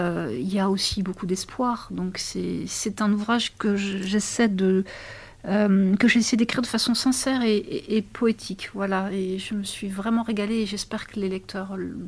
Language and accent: French; Crépy-en-Valois, Hauts-de-France, France; born there; Je suis née à Crépy, ma famille, une partie de ma famille vit à Crépy, j'ai des amis à Crépy, donc oui, bien sûr, je suis encore dans l'Oise.